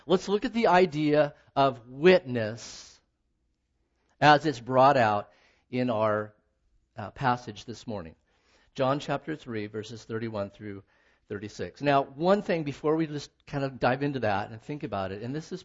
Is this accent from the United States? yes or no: yes; Medford, Oregon, United States; now in Bend, United States; I was born in Sacred Heart Memorial Hospital on the east side in Medford, Oregon, which has been plowed down since.